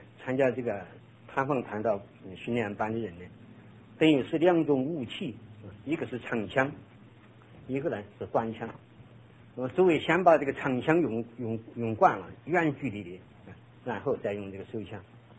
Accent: China; now in United States; 我们中国人来美国，不管你多年，10年也好，20年也好

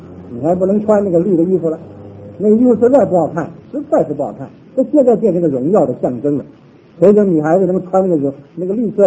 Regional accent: Northeast China, China; 我的祖父啊，我们东北人

